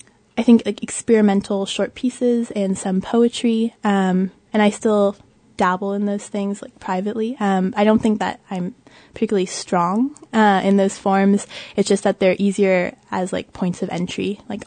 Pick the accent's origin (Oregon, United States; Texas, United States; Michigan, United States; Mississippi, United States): Oregon, United States; Portland; And I don't know what it is because I'm from Portland, Oregon. I love Portland, Oregon. It's beautiful.